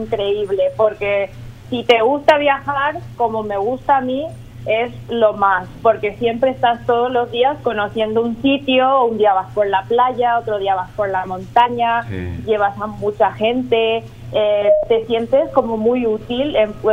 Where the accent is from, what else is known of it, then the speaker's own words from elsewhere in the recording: Eusebio Ayala, Cordillera, Paraguay; hace poco estuve ahí con mi familia, que siempre voy a mi pueblo, que es Eusebio Ayala, y que a mí me gusta mucho.